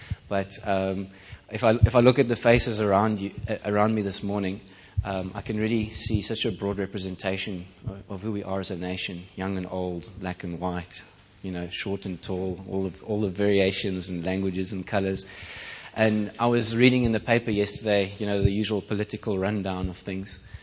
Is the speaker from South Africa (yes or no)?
yes; Malmesbury, South Africa; also born or lived in Germany; I'm neither English nor Afrikaans, although I grew up here for a good part of my life